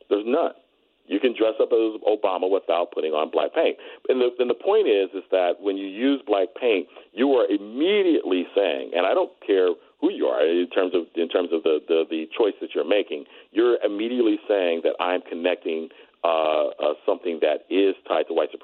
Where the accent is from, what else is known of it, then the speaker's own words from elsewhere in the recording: Los Angeles, California, United States; Hollywood is generally projected, you know, particularly I'm from Los Angeles, and generally projected as being some liberal bastion.